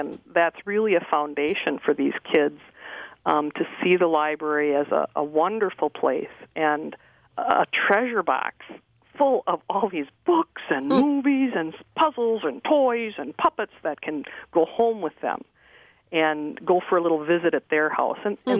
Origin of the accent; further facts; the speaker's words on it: Green Bay, Wisconsin, United States; And I grew up in Green Bay, and we had a number of branches there